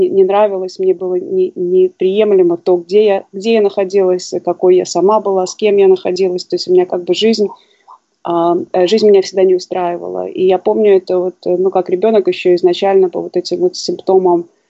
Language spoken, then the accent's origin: Russian; Saint Petersburg, Russia; born there; То есть я родилась в Питере, в семье алкоголика.